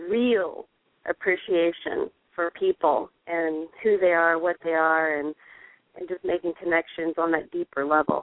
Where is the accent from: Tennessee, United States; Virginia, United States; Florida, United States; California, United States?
Virginia, United States; I'm just from Virginia. I have 4 amazing kids.